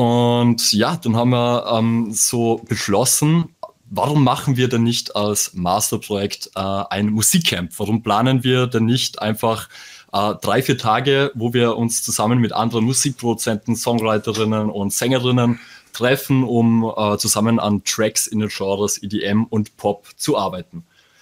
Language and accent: German; Salzburg, Austria; accent: Salzburg; wie schon gesagt. Wir kommen aus der Mozartstadt Salzburg, deswegen auch der schöne Akzent.